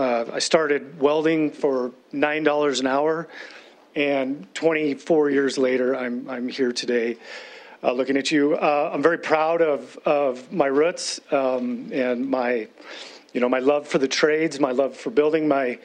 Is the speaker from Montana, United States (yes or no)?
yes; Lewistown, Montana, United States; I was born in Montana in 1976.